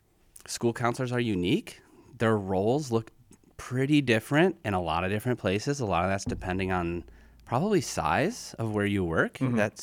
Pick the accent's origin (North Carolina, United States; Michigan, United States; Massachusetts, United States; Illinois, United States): Illinois, United States; I grew up in Cook County, beautiful forest preserves. Bussey Woods is probably the biggest one.